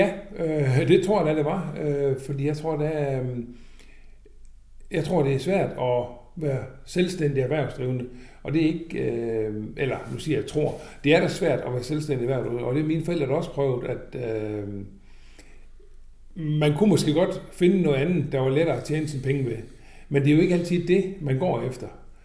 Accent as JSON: {"language": "Danish", "town": "Horsens", "region": "Central Denmark Region", "country": "Denmark", "said": "Jeg er fra Østjylland, fra Horsens, og der har mine forældre gård i mange år. Og jeg er egentlig født på en kvægård"}